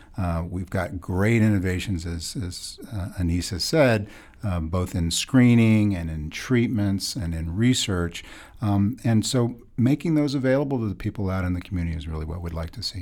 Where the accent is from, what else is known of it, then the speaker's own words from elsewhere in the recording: Baltimore, Maryland, United States; I'm from the Washington, D.C. area, Baltimore area.